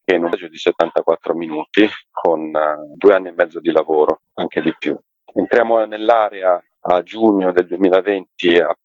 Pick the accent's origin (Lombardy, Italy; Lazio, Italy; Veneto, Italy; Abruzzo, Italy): Lombardy, Italy; Saronno; a una decina di chilometri a nord di Milano, a Saronno, che è il mio paese natale.